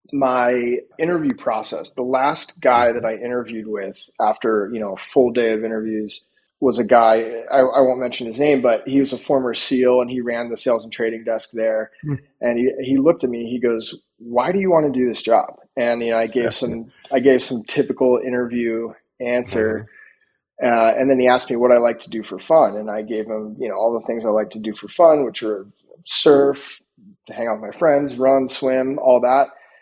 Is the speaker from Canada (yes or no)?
no; Medford, New Jersey, United States; So grew up in South Jersey, a town called Medford.